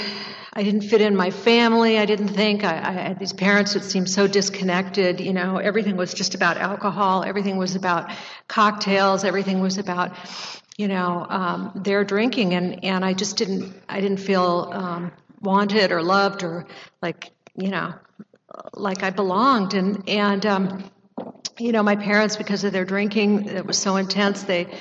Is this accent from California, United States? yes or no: yes; California, United States; I grew up in Northern California, the product of two alcoholic parents who told us over and over again they never really wanted to have kids